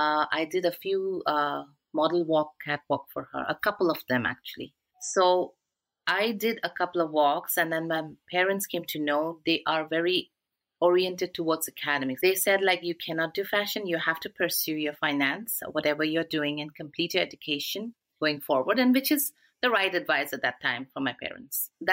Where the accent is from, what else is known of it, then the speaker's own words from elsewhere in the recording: Guwahati, Assam, India; moved away as an adult; also born or lived in Mumbai / Dubai; now in Canada; I am born and raised in Assam, Guwahati, and did my further studies in Mumbai, and then came to Dubai, and then further onwards to Canada for my work purpose.